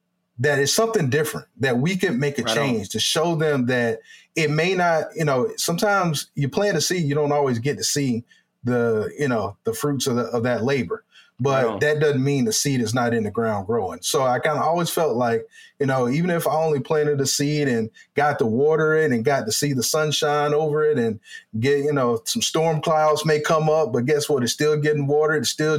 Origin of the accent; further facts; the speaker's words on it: the South, United States; my history growing up in the South, having only been camping a few times, and that was at a young age